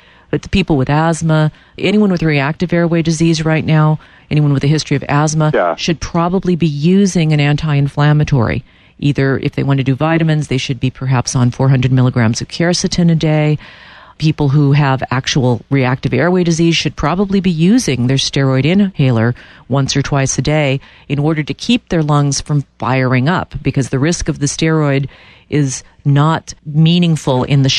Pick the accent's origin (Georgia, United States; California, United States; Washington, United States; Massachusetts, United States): California, United States; Los Angeles; And I grew up in Los Angeles in the 60s, and let me tell you, I know bad air.